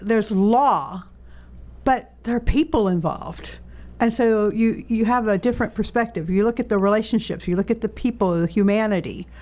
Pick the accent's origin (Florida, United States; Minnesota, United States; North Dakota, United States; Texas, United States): Florida, United States; moved away as an adult; now in Asheville, United States; So I have lived most of my adult life in North Carolina, but I grew up in Florida.